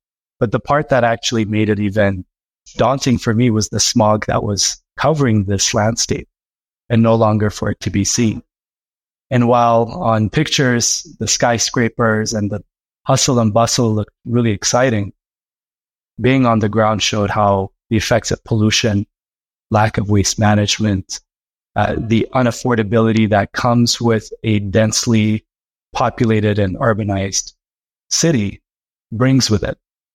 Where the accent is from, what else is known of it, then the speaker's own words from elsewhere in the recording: Addis Ababa, Ethiopia; So I grew up in a city. I grew up in Addis Ababa, Ethiopia. And I remember growing up, it being a fairly small city where everyone knew everyone.